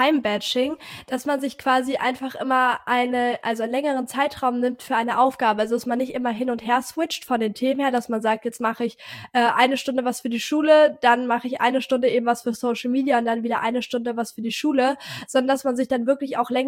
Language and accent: German; Hamburg, Germany; ich bin 17 Jahre alt, ich komme aus Hamburg